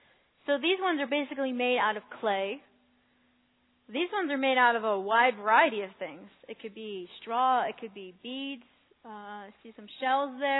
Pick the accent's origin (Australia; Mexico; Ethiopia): Ethiopia; now in United States; So September 11th, I always remember the importance of it here as an American, but it's also our New Year.